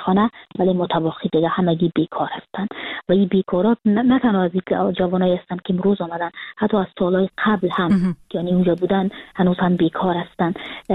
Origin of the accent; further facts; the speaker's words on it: Kabul, Afghanistan; now in Frankfurt, Germany; من سال 2020 که فرداش 2021 بود کابل ترک کردم و اون روز که سال نو تغییر میخورد من از ترکیه آمدم به فرانکفورت